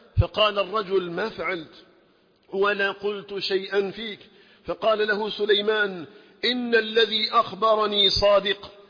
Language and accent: Arabic; Algeria; اللهم اجعل بلدنا الجزائر آمنا مطمئنا